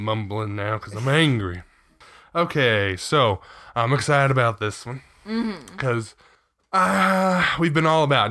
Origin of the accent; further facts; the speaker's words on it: California, United States; We're from California. We're so far away.